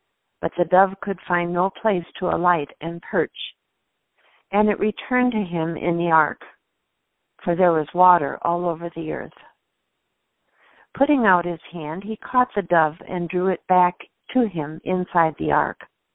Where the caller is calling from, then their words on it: Webster, Wisconsin, United States; I'm calling from Webster, Wisconsin.